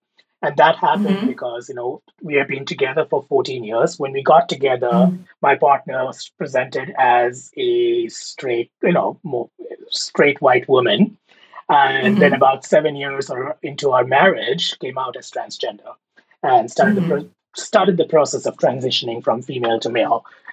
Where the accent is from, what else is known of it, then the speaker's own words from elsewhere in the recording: India; moved away as an adult; now in United States; I'm an immigrant. I grew up in India, and I'm in my 40s now. I moved to the U.S. in my early 20s after college for grad school. And so I've been in the U.S. for over 20 years.